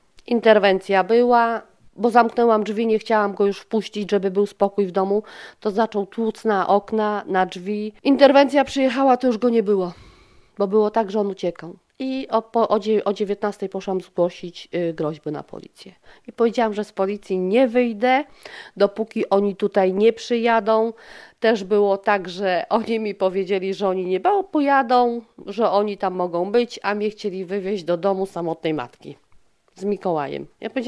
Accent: Gdynia, Pomeranian Voivodeship, Poland; Mam 46 lat, mieszkam w Chyloni od urodzenia.

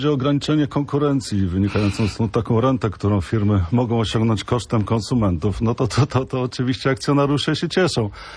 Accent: Pomeranian Voivodeship, Poland; ja patrzę na to w kategoriach Pomorza, bo jestem stąd.

